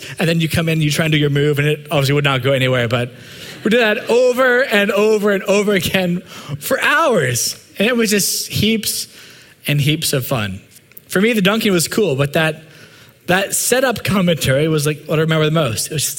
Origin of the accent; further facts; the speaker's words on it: Calgary, Alberta, Canada; When I was growing up in Calgary, my buddies and I would hang out on these elementary school playgrounds